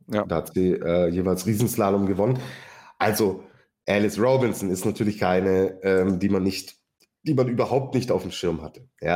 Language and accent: German; Austria; als Österreicher